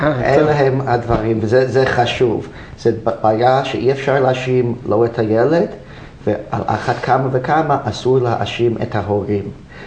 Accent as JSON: {"language": "Hebrew", "country": "United States", "second_language": "Hebrew", "moved": "as an adult", "lives_now": "Israel", "said": "עליתי ארצה לפני 20 שנה בארצות הברית, איפה שקיבלתי את ההשכלה שלי, למדתי פסיכולוגיה שם."}